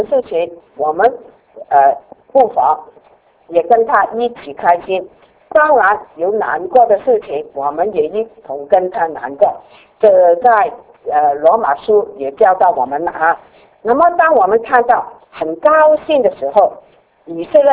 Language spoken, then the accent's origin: Chinese; China; 我们中国人有一个文言的文句叫做拔苗助长